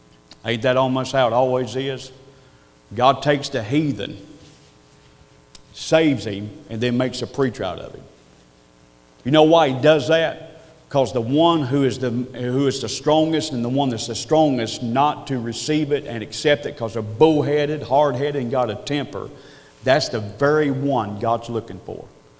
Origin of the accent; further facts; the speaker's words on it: North Carolina, United States; accent: hillbilly; Years ago, and you can tell by my accent, I have a hillbilly accent from the hills of North Carolina.